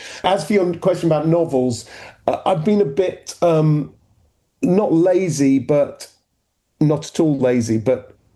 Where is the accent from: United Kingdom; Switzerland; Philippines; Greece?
United Kingdom; England; accent: English; now in United States; It didn't make sense to me to sing it with my English accent being English.